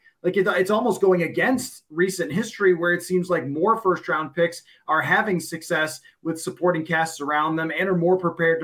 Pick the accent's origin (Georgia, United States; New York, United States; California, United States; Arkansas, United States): New York, United States; Buffalo; because my dad's a Bills fan. I grew up in Buffalo.